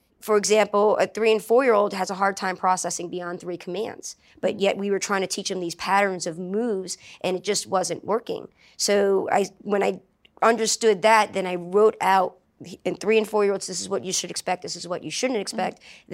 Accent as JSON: {"language": "English", "town": "New Orleans", "region": "Louisiana", "country": "United States", "tie": "born or raised there", "said": "Well, I grew up in New Orleans."}